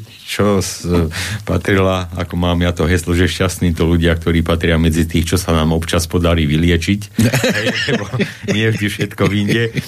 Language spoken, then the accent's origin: Slovak; Majer, Banská Bystrica Region, Slovakia; však ja som tuto nedaleko z Majera z dediny, viete, tak na dedine to bolo celé leto pri ohničku